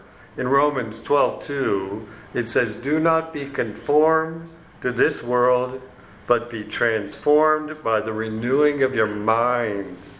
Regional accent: Mauritius; We come from Mauritius, where the Hindus have 9,000 plus gods.

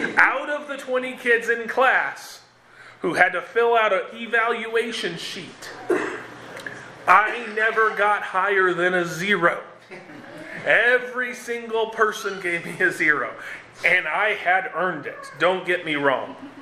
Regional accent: Minneapolis, Minnesota, United States; there was a bridge in Minneapolis that just... That's my hometown.

